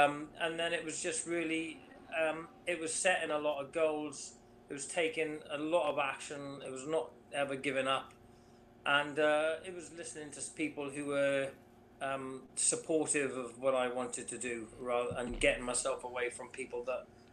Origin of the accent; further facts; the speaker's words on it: Haverfordwest, Wales, United Kingdom; I started running up a road in my hometown, Haverford West, and I was running up this Broadhaven Road